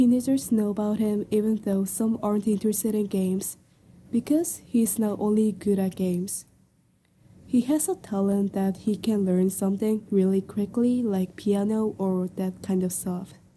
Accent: South Korea; English is a second language; now in Winnetka, United States; I'm from South Korea. I've lived in the US for 1 year.

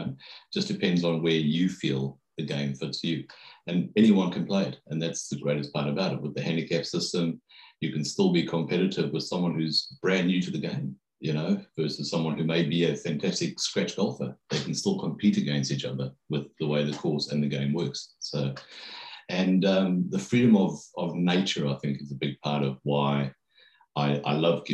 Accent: South Africa; Growing up in South Africa, we had a fantastic junior arrangement over there

